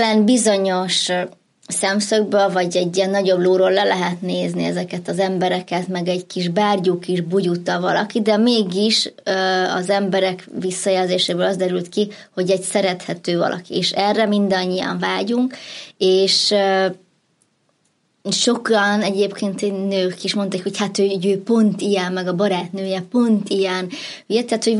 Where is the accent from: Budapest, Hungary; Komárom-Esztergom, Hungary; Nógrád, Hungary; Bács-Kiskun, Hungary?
Budapest, Hungary; Én budapesti vagyok, mindenki azt hiszi, hogy vidéki vagyok